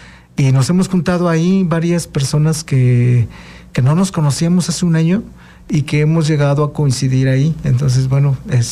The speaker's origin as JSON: {"language": "Spanish", "region": "Veracruz", "country": "Mexico", "lives_now": "Morelos, Mexico", "said": "yo soy de Veracruz, pero las circunstancias me han puesto aquí en el estado de Morelos."}